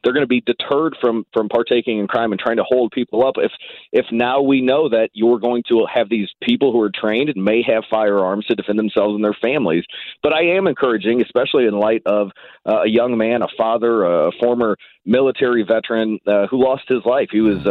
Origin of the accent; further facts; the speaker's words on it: Ferguson, Missouri, United States; Now, I grew up in Ferguson, Missouri.